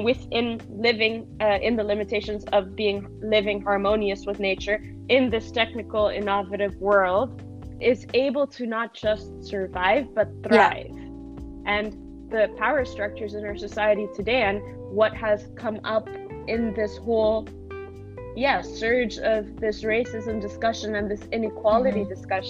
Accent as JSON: {"language": "English", "country": "Curaçao", "tie": "born or raised there", "said": "I was born and raised in Curacao. After that, I lived in several places around the world"}